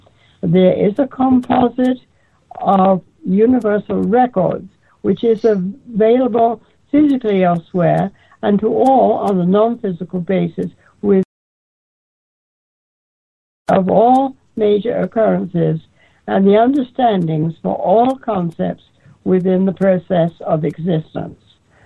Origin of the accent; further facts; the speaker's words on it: Arizona, United States; Well, I'm in a state of confusion right now, but Arizona. I'm from